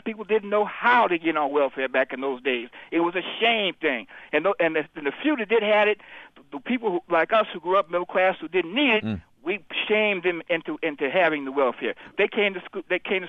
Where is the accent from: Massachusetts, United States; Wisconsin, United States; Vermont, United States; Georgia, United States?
Massachusetts, United States; Boston; In fact, I grew up around Boston in the Massachusetts area where they had mills for black folk, rubber mills, shoe, textile industries.